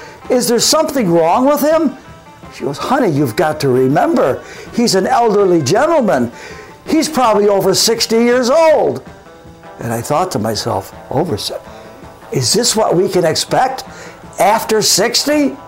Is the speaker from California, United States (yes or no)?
no; Buffalo, New York, United States; When I was a young boy growing up in Buffalo, New York, I was probably 5 or 6 years old.